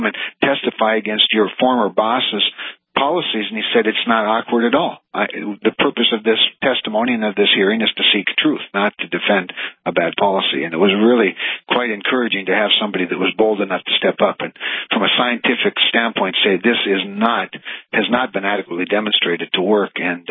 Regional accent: Kindred, North Dakota, United States; And never in my life, growing up in Kindred, North Dakota, did I think we'd have a president that would declare war on my daddy's job

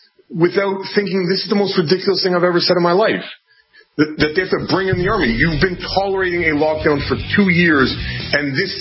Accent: Canada; as a Canadian, I don't understand how there are people in jail for January 6th.

